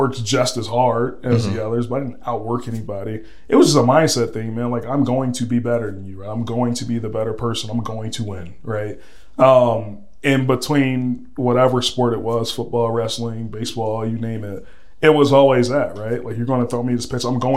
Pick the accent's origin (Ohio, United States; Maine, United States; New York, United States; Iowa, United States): Ohio, United States; Columbus; So as you mentioned, born and raised in Columbus, I used to play for an organization called the Eastland Vikings.